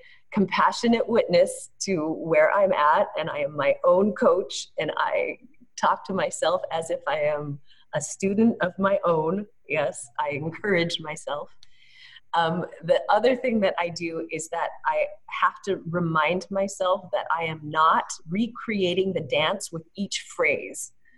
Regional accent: Portland, Oregon, United States; I think the very first workshop gig that I had outside of my hometown, which is Portland, Oregon, was in Seattle, Washington.

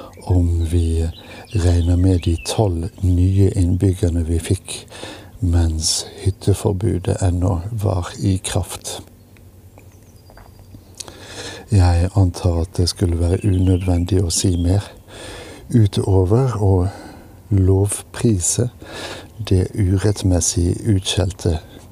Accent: Bergen, Vestland, Norway; also born or lived in Oslo; Ikke bare er jeg bygutt med mesteparten av voksenlivet i den forhatte hovedstaden, men jeg er også født og oppvokst i Bergen, som det muligens fremgår av dialekten.

